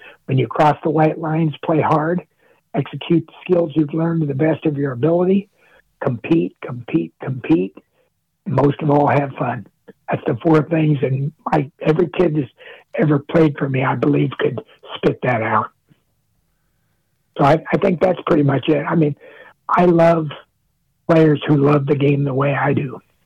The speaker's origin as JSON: {"language": "English", "region": "Nebraska", "country": "United States", "tie": "born or raised there", "lives_now": "Denver, United States", "said": "It's not like, I grew up in Nebraska. It's not like Iowa or Nebraska where the humidity, it stays on the ground and it crunches and does that."}